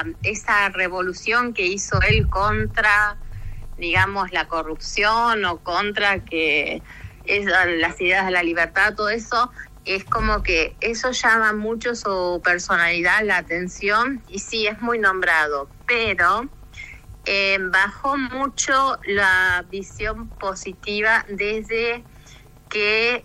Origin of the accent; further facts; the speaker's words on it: Argentina; born there; yo nací en Argentina, ¿no?